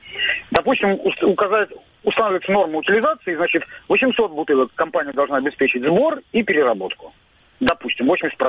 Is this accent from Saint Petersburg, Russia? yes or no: yes; Saint Petersburg, Russia; Знаете, у нас, я из Санкт-Петербурга, нам очень повезло